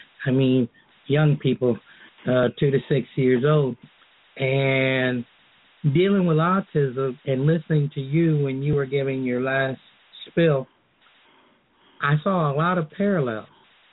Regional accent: Key West, Florida, United States; Now, Kino sandals are made by hand in Key West. I'm from Key West.

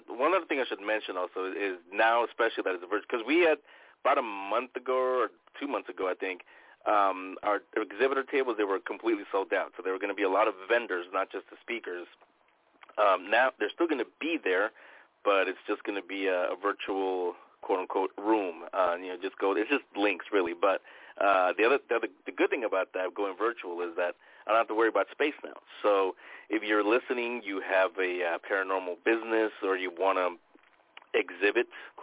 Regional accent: San Francisco, California, United States; It was back in the house that I grew up back in San Francisco.

